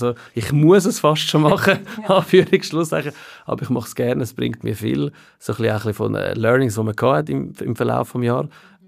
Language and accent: German; Switzerland; born or raised there